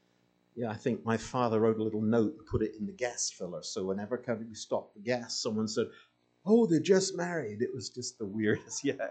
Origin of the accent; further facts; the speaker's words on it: Wales, United Kingdom; born there; Historically, I was born in Wales, so yes, really